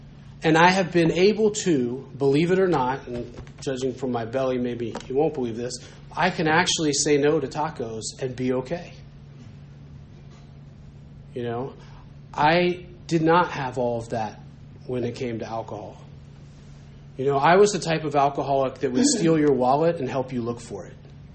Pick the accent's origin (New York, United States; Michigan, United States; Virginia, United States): Virginia, United States; Blacksburg; You know, I grew up in Blacksburg, and, you know, for those of you that have kids that might go to Virginia Tech, maybe this has changed, maybe not.